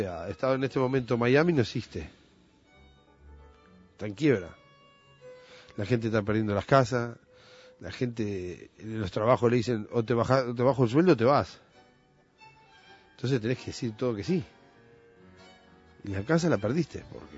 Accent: Uruguay; yo vengo 2 o 3 veces al año acá, hasta Uruguay. Y este espectáculo es una manera de mostrarle a mi pueblo, a mi gente, al Uruguay, a todos, que a pesar de tantos años no perdimos ni las raíces ni la identidad.

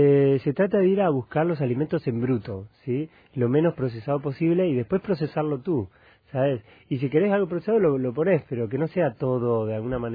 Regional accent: Argentina; soy cocinero, soy argentino y puedo dialogar igual con cualquier persona.

